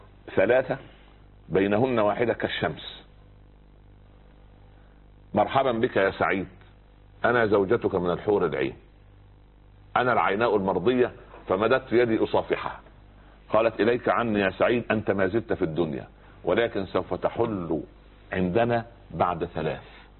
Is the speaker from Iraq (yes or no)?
no; Upper Egypt, Egypt; يقول عندنا في الصعيد على القدر بورما